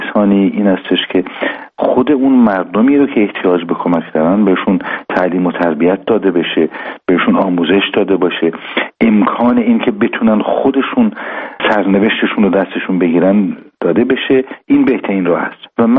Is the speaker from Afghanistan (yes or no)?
no; Iran; به عنوان یک ایرانی خودم